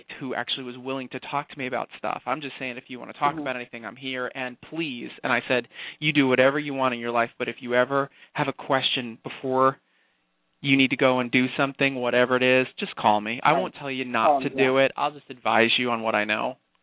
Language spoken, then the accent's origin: English; Arizona, United States; there is a raging fire going on in my home state of Arizona right now.